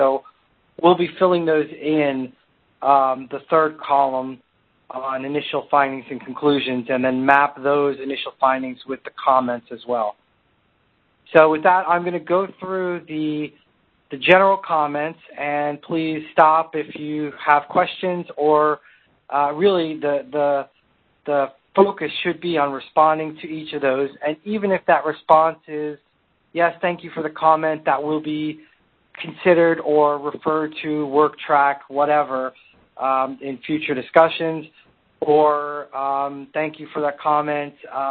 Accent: New York, United States; I'm originally from New York, so I tend to talk very quickly.

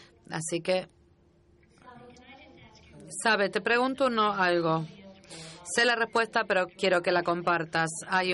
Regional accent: Fiji; provengo de las Islas Fiji en el Pacífico.

